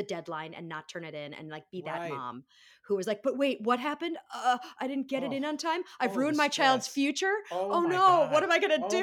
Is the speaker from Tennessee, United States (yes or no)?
no; Wisconsin, United States; Yeah, I'm from Wisconsin, so you get a cheese curd and a pickle.